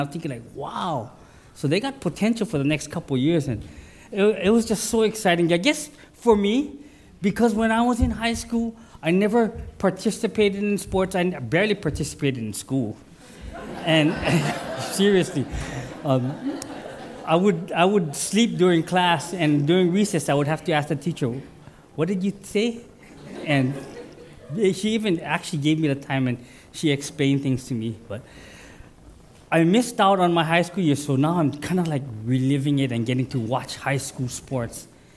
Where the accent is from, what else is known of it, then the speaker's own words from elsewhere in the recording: Hilo, Hawaii, United States; And you know, we don't usually cheer for Kona because we're from Hilo, right?